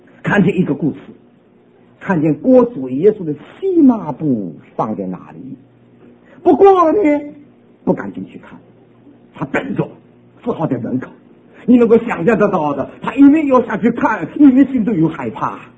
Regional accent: New York, United States; 我是从纽约来的，纽约人还要苦

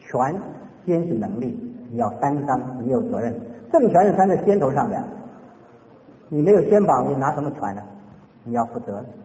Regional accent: China; 我们中国人用的字很妙

